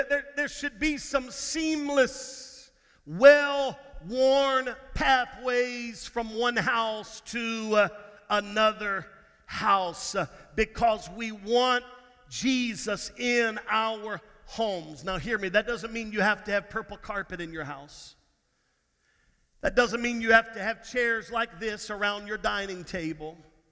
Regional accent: Texas, United States; now in Georgia, United States; I don't know if you know it or not, but I'm from Texas. Probably never going to let you forget that. I'm from Texas. I like going home.

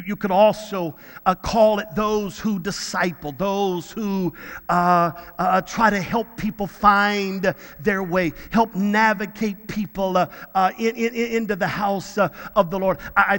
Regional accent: Texas, United States; I'm from Texas, you know, the country boys.

